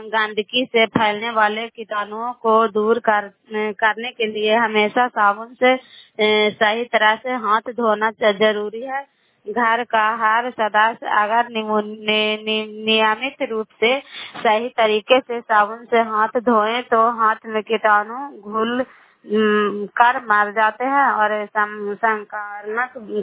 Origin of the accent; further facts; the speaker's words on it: Bihar, India; नालंदा जिला कराए ब्लॉक की निवासी हूँ।